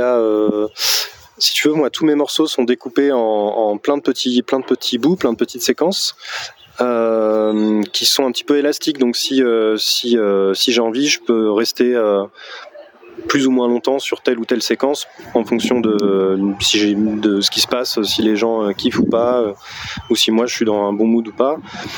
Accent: Tours, Centre-Val de Loire, France; on vient de Tours, en région centre.

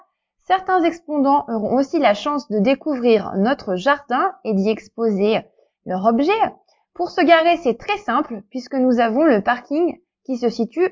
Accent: Hauts-de-France, France; Je viens moi-même du Nord

